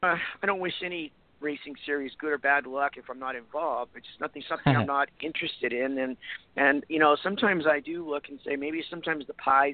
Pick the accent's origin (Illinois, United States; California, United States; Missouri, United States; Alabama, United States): California, United States; Newport Beach; And so I'm from down here. I grew up in Newport Beach as a kid in the 70s.